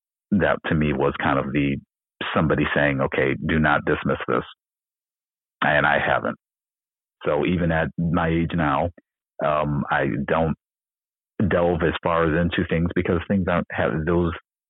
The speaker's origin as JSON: {"language": "English", "region": "Ohio", "country": "United States", "also_born_or_lived": "California", "said": "And, you know, I'm originally from Ohio. So I moved to California and then moved back to Ohio."}